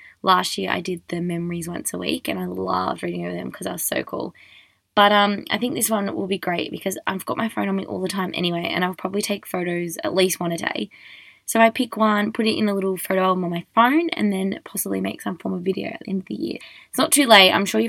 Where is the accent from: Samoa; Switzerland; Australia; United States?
Australia; I'm just an Australian girl with the world at her feet